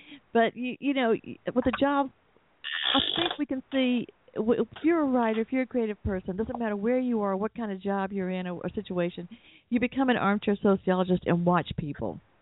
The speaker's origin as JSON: {"language": "English", "region": "the South", "country": "United States", "tie": "born or raised there", "said": "I mean, with my accent, you know I've got to have grown up here, right, in the South."}